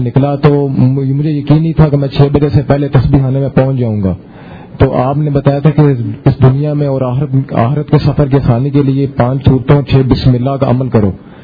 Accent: Kasur, Punjab, Pakistan; اور میں قصور سے آیا ہوں.

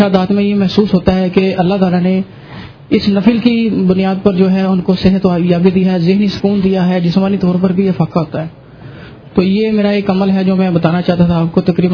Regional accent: Gujranwala, Punjab, Pakistan; میں گجرانوالے سے آیا ہوں.

